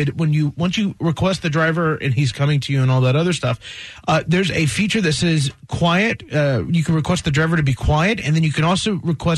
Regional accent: the South, United States; and I'm from the South

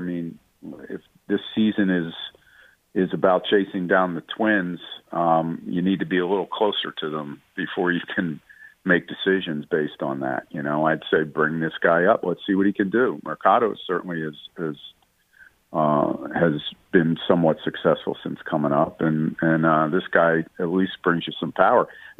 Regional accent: Philadelphia, Pennsylvania, United States; I grew up in Philly at a time when the Sixers and the Celtics was like the biggest thing ever

